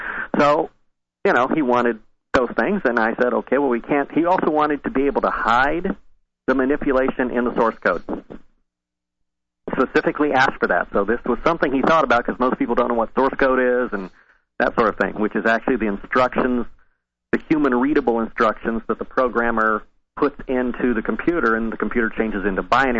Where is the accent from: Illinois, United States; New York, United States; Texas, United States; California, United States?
Illinois, United States; I grew up in Illinois, and in Illinois it was always Democrats were in trouble.